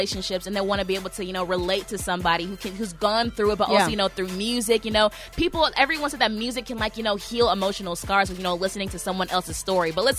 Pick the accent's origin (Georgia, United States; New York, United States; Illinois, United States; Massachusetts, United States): Georgia, United States; But no, they're brothers, we're sisters, we're both from Georgia, like we're both killing the game.